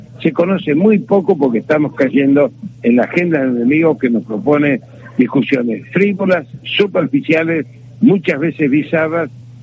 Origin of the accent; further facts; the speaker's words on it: Río Turbio, Santa Cruz, Argentina; now in Río Gallegos, Argentina; Yo estoy lejos de eso porque, insisto, vengo de Río Turbio, ahora en Río Gallegos